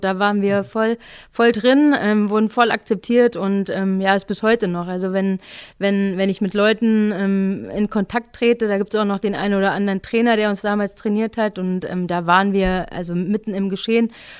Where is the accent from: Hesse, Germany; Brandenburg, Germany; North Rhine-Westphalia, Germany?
Hesse, Germany; Kaufungen; Nee, ich bin direkt in Kassel geboren. Bin da halt aufgewachsen, östlich von Kassel, in Kaufungen